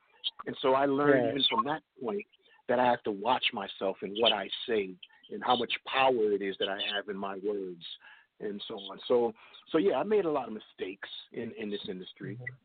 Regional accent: Brooklyn, New York, United States; And he was from my neighborhood. He was from Brooklyn. You know, so I love seeing my hometown dude going out there and representing and so on.

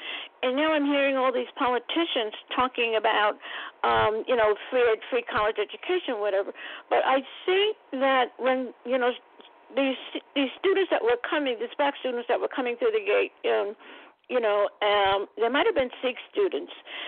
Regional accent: Brooklyn, New York, United States; I grew up in Ocean Hill in Brooklyn, and I never had a black teacher from first grade through high school

